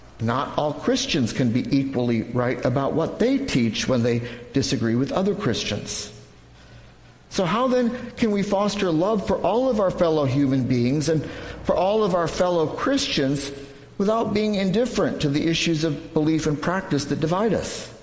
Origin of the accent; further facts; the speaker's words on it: United States; taken on a new form right here in our own backyard in the United States. Today there is a mosque in my hometown, and I have personally known Buddhists and Hindus.